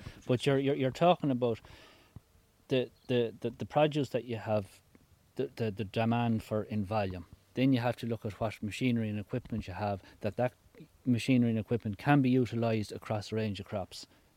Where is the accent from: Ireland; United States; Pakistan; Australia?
Ireland; Sligo, Connacht; Well, I'm a blow in as well. I'm from Sligo.